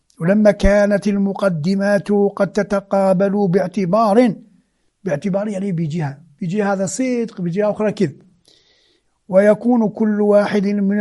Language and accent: Arabic; Algeria; نحن عندنا في الجزائر مثل جميل